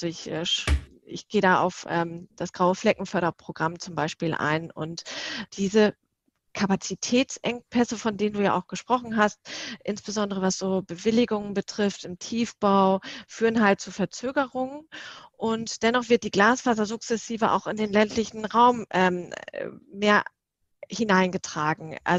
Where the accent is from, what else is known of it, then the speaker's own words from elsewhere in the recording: Northern Germany, Germany; born there; now in Berlin, Germany; ich selber sitze hier in Berlin, habe aber auch dauernd immer mal wieder irgendwelche Störungen und komme gebürtig aus dem Norden